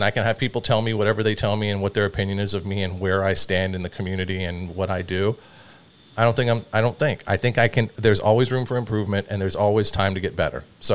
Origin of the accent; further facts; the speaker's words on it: the South, United States; So we were raised very strict in the South.